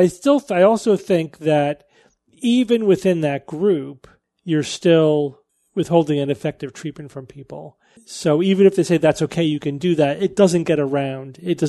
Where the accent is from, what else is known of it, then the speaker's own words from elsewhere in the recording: the South, United States; I grew up in the Bible Belt and went to a Catholic school